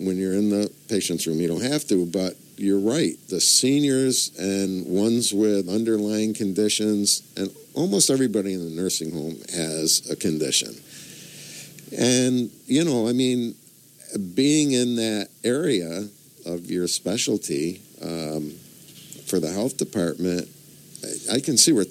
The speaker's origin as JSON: {"language": "English", "town": "Gloversville", "region": "New York", "country": "United States", "tie": "born or raised there", "said": "upstate New York is very well known throughout the world. I grew up in Gloversville."}